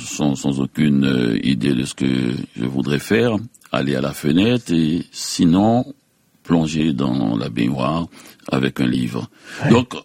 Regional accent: Petit-Goâve, Ouest, Haiti; moved away as an adult; also born or lived in Port-au-Prince / Montréal / Miami; now in Paris, France; J'ai quitté Petit-Goâve, où j'ai vécu 11 ans pour Port-au-Prince, où j'ai vécu jusqu'à l'âge de 23 ans pour Montréal, où j'y suis depuis plus de 47 ans, pour Miami, où j'ai vécu 12 ans, pour Paris, où je suis là depuis 10 ans.

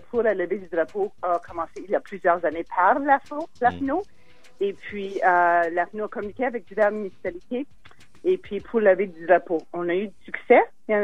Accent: North Bay, Ontario, Canada; moi, je viens de North Bay, qui a une plus grande population francophone.

